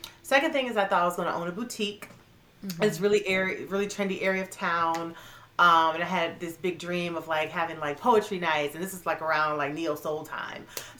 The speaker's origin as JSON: {"language": "English", "town": "Cleveland", "region": "Ohio", "country": "United States", "lives_now": "Michigan, United States", "said": "I'm from Cleveland, Ohio originally. I now live in Michigan."}